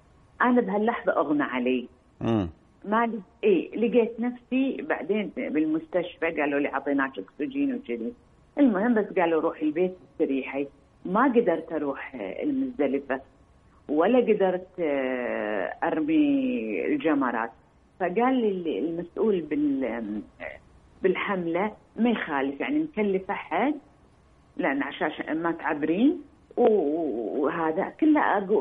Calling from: Kuwait; سألت أكو شيخ ديني هنا عندنا بالكويت

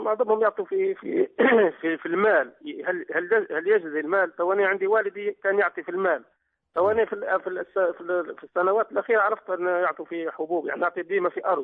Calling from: Libya; واحنا هنا عندنا في ليبيا يا شيخ

